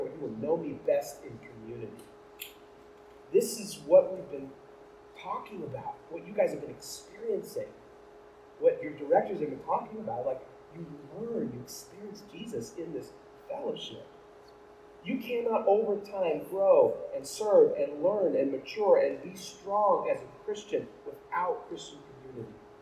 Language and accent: English; Texas, United States; And where I grew up in Texas, that's y'all.